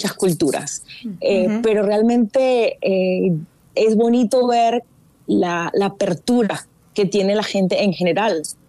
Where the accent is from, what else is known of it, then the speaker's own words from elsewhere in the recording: Miami, Florida, United States; born there; now in New York, United States; yo vivo en Nueva York hace 21 años, yo nací en Miami